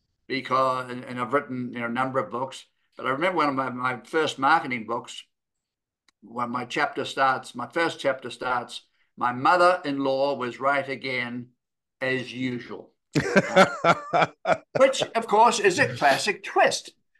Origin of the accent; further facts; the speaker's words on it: New Zealand; growing up in New Zealand, you know, our nearest neighbor was Australia, 1,200 miles away at the nearest point. So we were an isolated nation